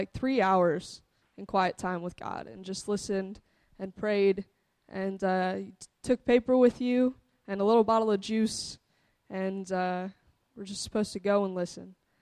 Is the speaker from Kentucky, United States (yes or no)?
no; Grinnell, Iowa, United States; also born or lived in Indiana; I grew up mostly in Grinnell, at Grinnell Friends.